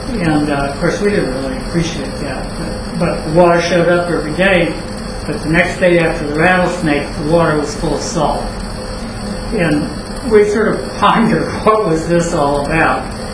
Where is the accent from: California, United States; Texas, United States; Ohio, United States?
Ohio, United States; Cleveland; I grew up in Cleveland, Ohio, in a wealthy suburb, went to a private boys school, all the privileges in the world